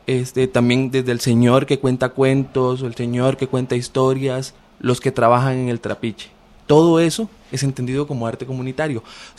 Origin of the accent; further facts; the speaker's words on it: Paraíso, Cartago, Costa Rica; born there; nosotros nacimos en Paraíso de Cartago, y desde hace 3 años estamos con un proceso continuo en Las Brisas de San Vito de Cotobruz